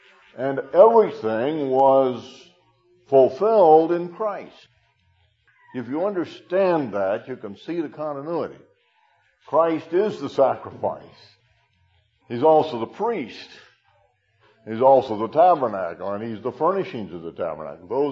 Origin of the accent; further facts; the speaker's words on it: Arkansas, United States; You didn't even know I came from Arkansas, probably, just a hillbilly. I don't wear a straw hat, but on the other hand, I am an Arkansas hillbilly.